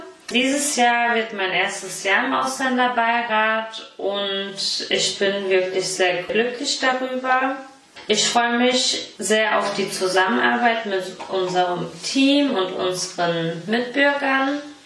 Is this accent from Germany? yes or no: yes; Rödermark, Hesse, Germany; born there; bin 23 Jahre alt und gebürtige Rödermerkerin.